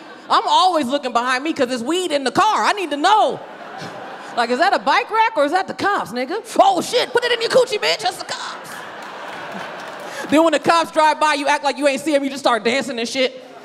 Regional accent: California, United States; I'm originally from the Bay Area near San Francisco.

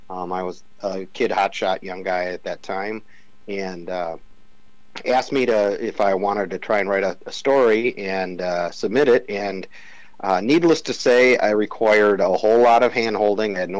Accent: Madison, Wisconsin, United States; I grew up in Madison, went to high school here, I've lived here my whole life. So I just love the city.

